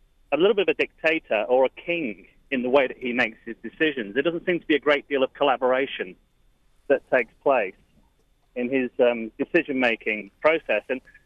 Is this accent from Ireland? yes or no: no; United Kingdom; now in Maryland, United States; when you look at it as a Brit, which I am living in Maryland from the outside